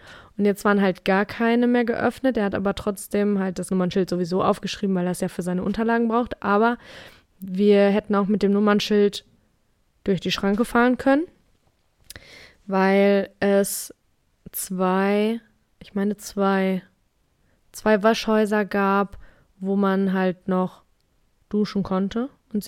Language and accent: German; Germany; Also der hat an meinem Englisch erkannt, dass ich aus Deutschland komme